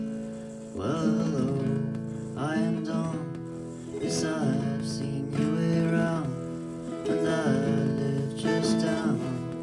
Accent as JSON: {"language": "English", "town": "Paris", "region": "Île-de-France", "country": "France", "said": "And we're from Paris, France."}